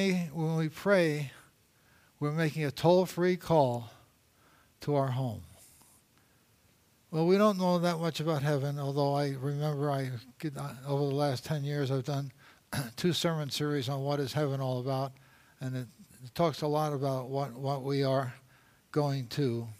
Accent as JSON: {"language": "English", "town": "New York City", "region": "New York", "country": "United States", "said": "I'm from Brooklyn, New York, so don't give me no guff."}